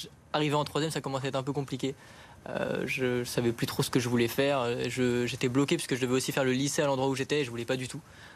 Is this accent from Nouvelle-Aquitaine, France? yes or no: no; Paris, Île-de-France, France; Je viens du 12e arrondissement, donc je fais partie aussi des gens. Je viens de Paris même aussi